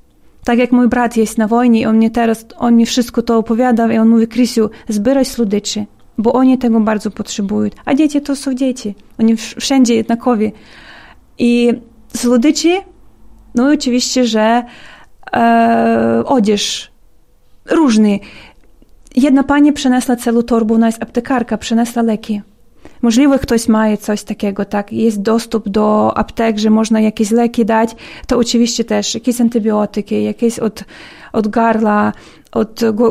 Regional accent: Ukraine; Polish is a second language; bo u nas w Ukrainie nie można na siłę zabrać dzieciaka do dziecko domu.

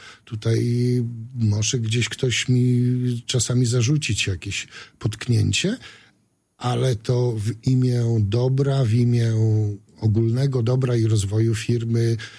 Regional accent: Suwałki, Podlaskie Voivodeship, Poland; Jestem rodowitym mieszkańcem Suwałk. Jest mi bliskie to miasto.

